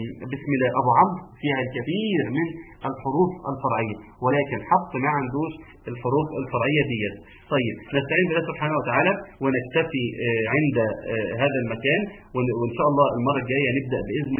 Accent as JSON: {"language": "Arabic", "country": "Egypt", "said": "وعندنا في مصر"}